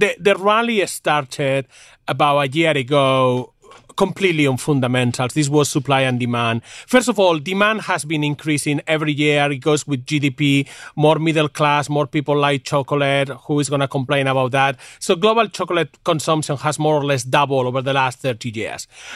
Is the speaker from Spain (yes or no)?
yes; Spain; I grew up in Spain, basically